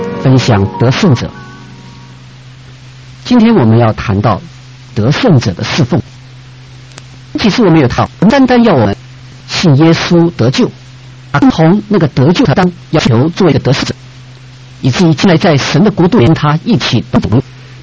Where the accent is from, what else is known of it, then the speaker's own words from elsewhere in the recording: China; 也就是我们中国人古话常说的尽己之心为之忠